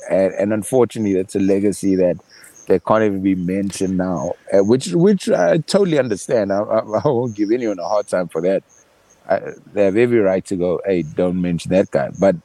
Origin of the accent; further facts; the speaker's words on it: Durban, KwaZulu-Natal, South Africa; now in Johannesburg, South Africa; growing up in Durban as a kid is great. The lifestyle, it's cheaper than Johannesburg.